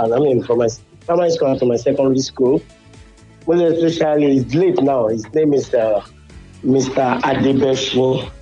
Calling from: United Kingdom; I'm calling from the United Kingdom.

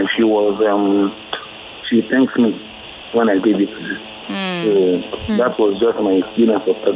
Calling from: Ajegunle, Lagos, Nigeria; from Ajegulu.

